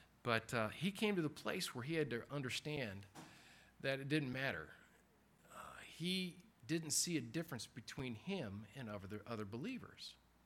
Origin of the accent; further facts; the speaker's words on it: Zion, Illinois, United States; born there; I was born in Zion, Illinois. It was started as kind of a religious utopia.